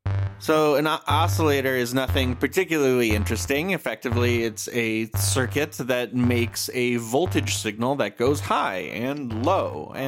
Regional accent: New York, United States; So I grew up in New York listening to WFMU.

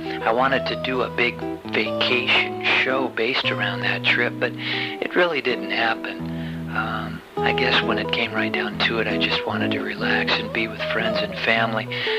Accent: Audubon, Iowa, United States; I'll start the show off tonight with the favorite son of my hometown of Audubon, Iowa.

